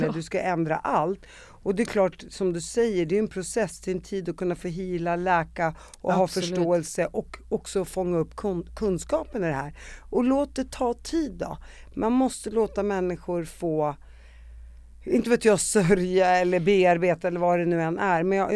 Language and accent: Swedish; Palestine; Så här, jag är ju palestinier.